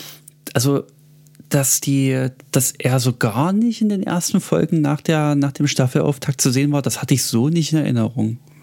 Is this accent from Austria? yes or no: no; England, United Kingdom; Man muss ja als Engländer auch irgendwo relatable bleiben